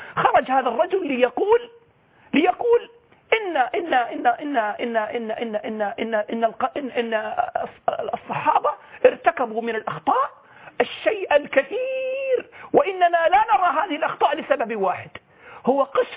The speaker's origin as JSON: {"language": "Arabic", "country": "Saudi Arabia", "said": "ظهر الخطاب أكثر ما ظهر خطاب متصهين عندنا في السعودية وفي الخليج"}